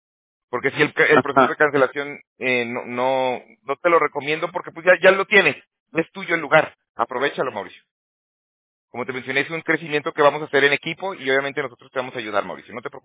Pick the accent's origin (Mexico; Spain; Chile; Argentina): Mexico; Aguascalientes; born there; Yo soy de México. Bueno, yo nací en Aguascalientes.